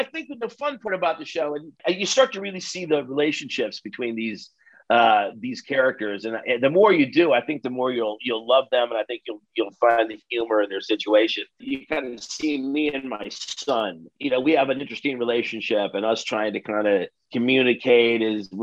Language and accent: English; Midwest, United States; I'm really glad that I grew up in the Midwest first of all, I'm glad that I grew up in the Midwest